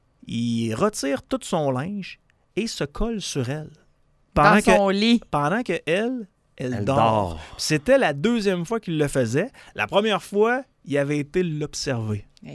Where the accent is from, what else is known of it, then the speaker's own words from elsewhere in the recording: Quebec City, Quebec, Canada; Moi, je viens du centre-ville de Québec.